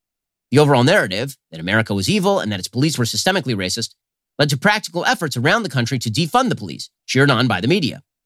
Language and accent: English; Los Angeles, California, United States; In Los Angeles, my hometown, the city shut down its iconic Rodeo Drive at 1 p.m. in the aftermath of looting.